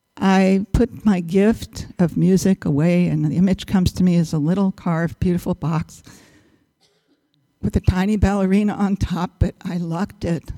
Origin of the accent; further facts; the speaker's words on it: Los Angeles, California, United States; also born or lived in Arkansas; It was a Depression era, so we moved from Arkansas, a little farm, to Los Angeles.